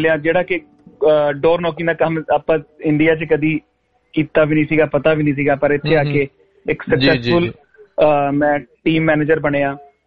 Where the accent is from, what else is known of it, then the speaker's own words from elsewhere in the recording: Beas, Punjab, India; moved away as an adult; now in Australia; ਮੈਂ ਜੀ ਪੰਜਾਬ ਚੋਂ ਰਹੀਆ ਅੰਮ੍ਰਿਤਸਰ ਡਿਸਟ੍ਰਿਕਟ ਵਿੱਚ ਬਿਆਸ ਦੇ ਨਾਲ ਰਹੀਆ ਮੈਂ ਉੱਥੋਂ ਦਾ ਜੰਮਪਲ ਹਾਂ ਤੇ 2008 ਵਿੱਚ ਆਸਟ੍ਰੇਲੀਆ ਆਇਆ ਸੀ